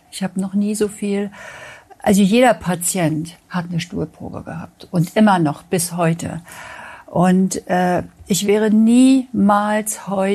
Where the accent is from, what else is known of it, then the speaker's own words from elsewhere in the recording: eastern Germany, Germany; ich bin seit 91 niedergelassen, gleich nach dem Studium 1,5 Jahre, nach der Wende, ich bin aus dem Osten.